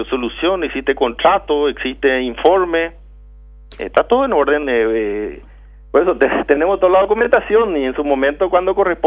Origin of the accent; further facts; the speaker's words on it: Paraguay; Así como nosotros, como paraguayos, pagamos nuestros impuestos. Nuestras ganancias se quedan acá.